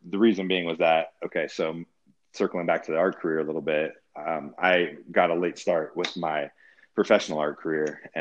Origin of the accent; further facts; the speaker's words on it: Colorado Springs, Colorado, United States; also born or lived in Nebraska; I grew up in Colorado Springs. I was actually born in Nebraska, but my family moved to Colorado Springs before I turned one, had celebrated my first birthday there.